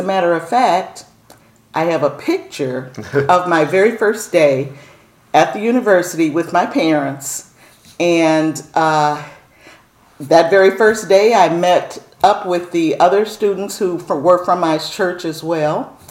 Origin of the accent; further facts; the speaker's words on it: Chicago, Illinois, United States; Oh, well, I'm from Chicago, mm-hmm. and born and raised here. I've traveled a lot. This is where I was born.